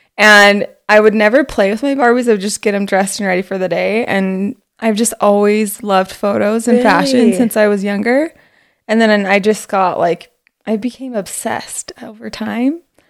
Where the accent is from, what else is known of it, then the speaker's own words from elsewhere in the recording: Layton, Utah, United States; I'm from Layton.